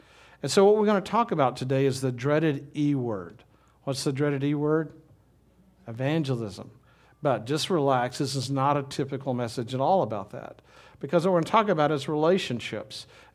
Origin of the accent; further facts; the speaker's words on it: Minden, United States; I remember I grew up in Minden, and many of you are here from Minden